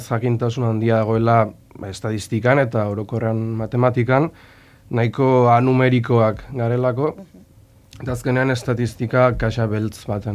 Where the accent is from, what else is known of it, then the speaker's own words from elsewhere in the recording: Tolosa, Basque Country, Spain; ni Tolosarra naiz.